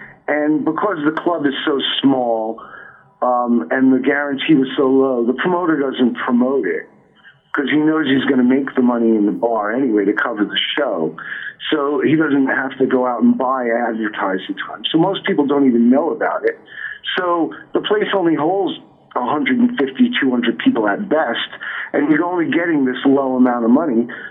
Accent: New York, United States; I grew up in New York, so it was the Village Voice or whatever, the Aquarian or whatever.

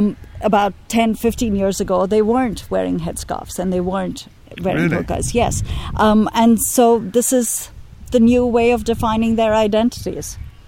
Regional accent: Delhi, India; moved away as an adult; also born or lived in United States / South Africa; I grew up in Delhi, which, despite all its wonderful advantages and scenic value and historical value, is a very hierarchical society. And I moved from Delhi to the US, where I was at Brown, and then I lived in South Africa for a year and a half.

